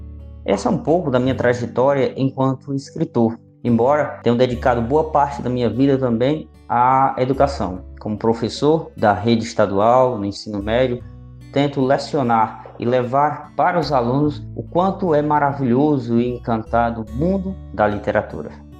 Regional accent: Jucás, Ceará, Brazil; sou cearense, sou natural da cidade de Jucás, aqui na região centro-sul do meu estado.

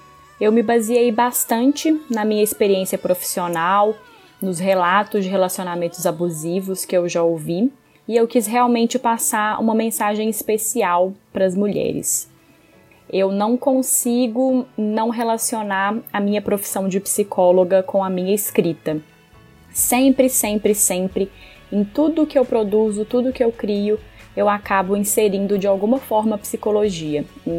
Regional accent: Belo Horizonte, Minas Gerais, Brazil; sou psicóloga e escritora e sou de Belo Horizonte, Minas Gerais.

